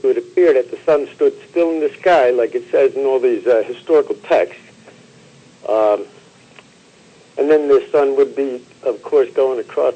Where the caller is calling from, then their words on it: Pennsylvania, United States; I'm calling from the Poconos.